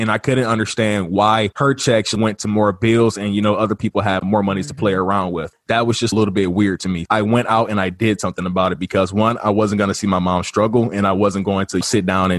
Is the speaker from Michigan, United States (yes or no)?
yes; Detroit, Michigan, United States; Yeah, I grew up in Detroit. I was raised by women. I was raised by my mom, my grandma, and also my aunt. We lived on the same street.